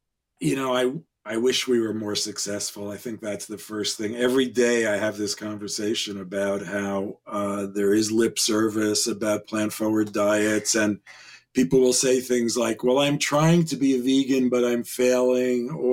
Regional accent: Manhattan, New York, United States; I think I was lucky that I grew up in Manhattan, where I was really exposed to a lot of different foods

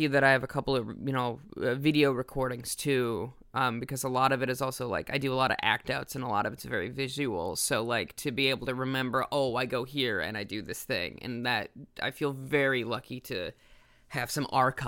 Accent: Midwest, United States; oh, I need to explain that I'm from the Midwest, for example

